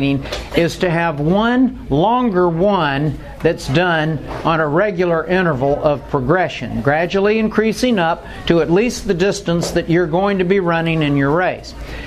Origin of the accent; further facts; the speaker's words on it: Atlanta, Georgia, United States; accent: Atlanta; If you do not understand my Atlanta accent, then Suzelle can translate.